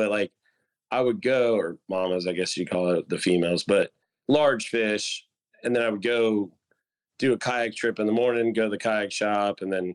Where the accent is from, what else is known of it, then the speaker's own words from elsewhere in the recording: St. Petersburg, Florida, United States; I worked in St. Pete, Florida. So I grew up in St. Petersburg